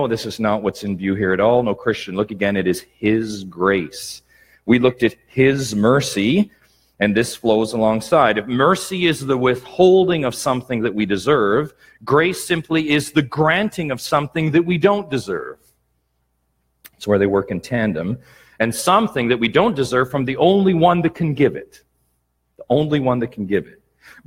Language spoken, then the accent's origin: English; Peterborough, Ontario, Canada; now in United States; We are in Michigan right now. We are from Peterborough, and in between us is one of the greatest natural wonders